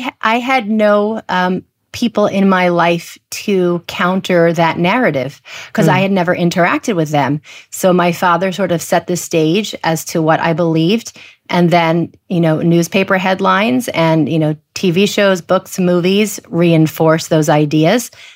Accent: New Jersey, United States; But I grew up in New Jersey. We would go to Manhattan maybe once a month out to dinner, out to a Broadway show.

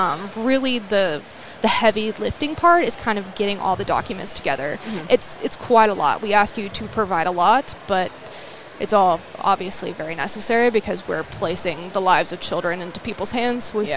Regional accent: Sanger, Texas, United States; Yes. I grew up here, actually. I grew up in Sanger, so okay. I've always been around here.

